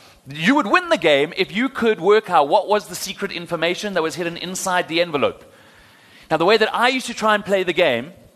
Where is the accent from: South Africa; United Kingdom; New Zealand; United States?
South Africa; Johannesburg, Gauteng; now in Cape Town, South Africa; I'm the youngest of four children. I grew up in Joburg, although I live in Cape Town now.